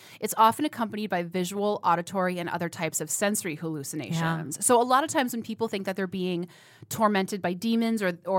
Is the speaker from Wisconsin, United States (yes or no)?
yes; Wisconsin, United States; And actually, when I was growing up, I'm from Western Wisconsin. We had a huge Hmong population in Western Wisconsin.